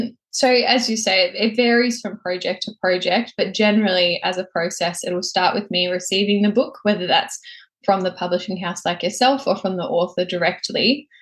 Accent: Melbourne, Victoria, Australia; So I'm from Melbourne, Australia.

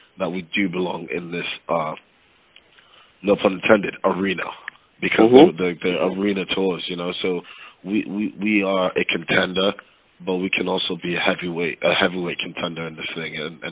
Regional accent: Jamaica; me having being a Jamaican, you know, my folks are Jamaican. So I grew up with reggae music, and I grew up in Jamaican culture.

